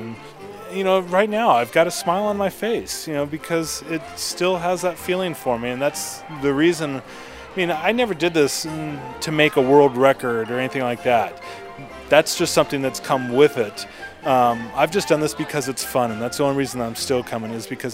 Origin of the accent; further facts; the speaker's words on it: Huntington Beach, California, United States; I've loved Disneyland since I was a kid. I mean, I grew up here in Huntington Beach.